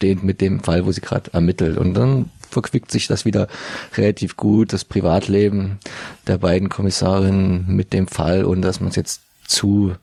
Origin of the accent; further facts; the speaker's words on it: Dresden, Saxony, Germany; wo wir uns als Dresdner immer so köstlich aufregen, bis amüsieren konnten